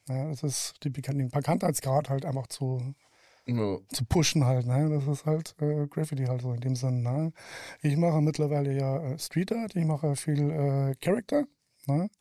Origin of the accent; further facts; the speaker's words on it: Bavaria, Germany; Gerade ich komme ja aus Bayern.